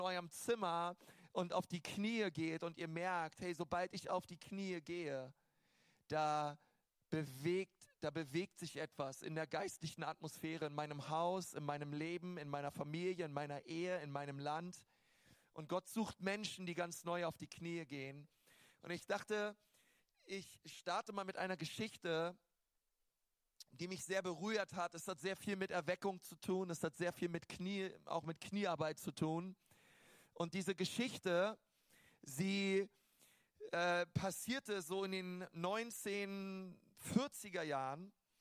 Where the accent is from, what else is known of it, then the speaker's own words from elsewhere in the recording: Berlin, Germany; Ich bin eigentlich Berliner, geboren in Berlin.